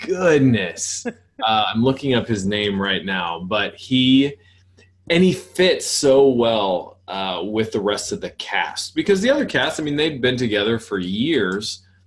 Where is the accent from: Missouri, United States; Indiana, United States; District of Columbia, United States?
Missouri, United States; Kansas City; And I'm from Kansas City.